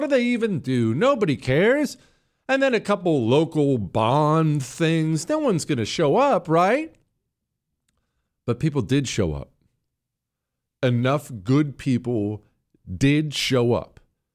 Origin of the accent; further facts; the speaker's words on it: Texas, United States; That in places like my home state of Texas, we had elections that were not well advertised.